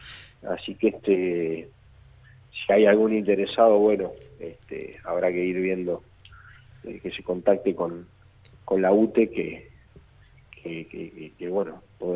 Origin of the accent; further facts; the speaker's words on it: Montevideo, Uruguay; moved away as an adult; also born or lived in Durazno; hice toda mi carrera política en Durazno, nací en Montevideo y me crié allá en mi juventud, pero después ya decidí, al revés de la canción de … me fui para el interior, toda mi vida yendo y viniendo, porque mi familia materna es de Durazno